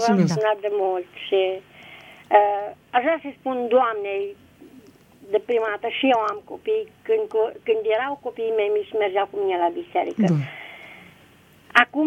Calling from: Bocșa, Caraș-Severin, Romania; Sunt de la Bocșa

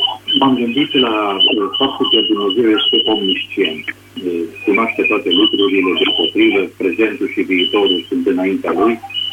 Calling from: Orăștie, Hunedoara County, Romania; sunt din Oreștie

